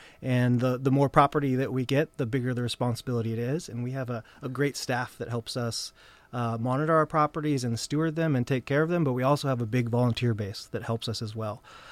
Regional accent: Gearhart, Oregon, United States; I grew up in Gearhart, went to Seaside High School, so I've had a long connection to the coast

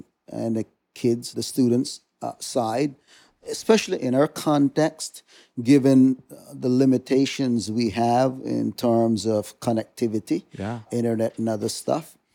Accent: Roatan, Bay Islands, Honduras; So I am a native Honduran, and I'm sure your listeners could tell by my accent. But I got my English from growing up on the island of Roatan, which was originally, even before my time, a British colony.

